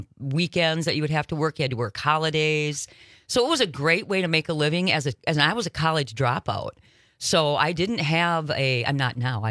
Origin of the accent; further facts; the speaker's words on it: Minnesota, United States; moved away as an adult; I tell people I didn't grow up, but I was raised in Minnesota, but I moved here when I was 26, so now y'all know how old I am.